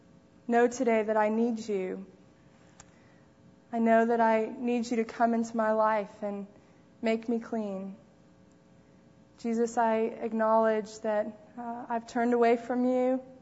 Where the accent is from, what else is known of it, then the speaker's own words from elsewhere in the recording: United States; I grew up in America too, so I know there was this man